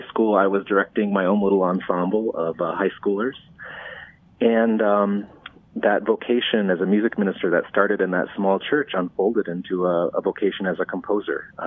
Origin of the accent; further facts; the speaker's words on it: Minnesota, United States; also born or lived in Miami, United States; I was born actually in Miami, Florida. And when I was very young, we moved to a small town in southern Minnesota. So I was raised in this small town